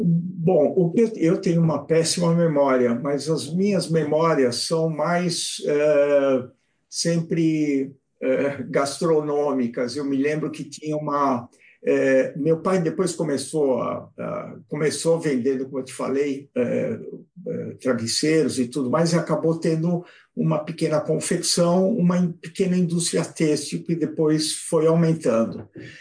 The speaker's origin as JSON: {"language": "Portuguese", "region": "São Paulo", "country": "Brazil", "tie": "born there", "said": "Eu nasci no Bom Retiro, de uma família bastante simples, né? De um pai que chegou aqui no Brasil em 47, depois da Segunda Guerra"}